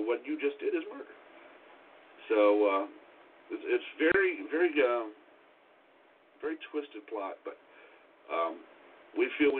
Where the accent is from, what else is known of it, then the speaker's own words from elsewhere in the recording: Ireland; I honestly feel terrible as an Irishman myself